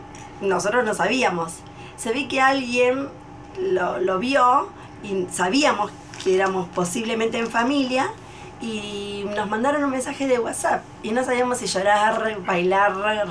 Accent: Buenos Aires Province, Argentina; moved away as an adult; y Raúl, que es mi marido, es de Jujuy y yo soy de Buenos Aires.

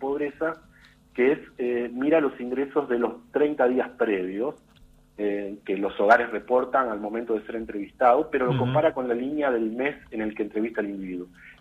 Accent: Santa Fe, Argentina; yo no soy platense, en realidad yo soy santafesino, yo estoy en Santa Fe ahora mismo, en un pueblo vivo.

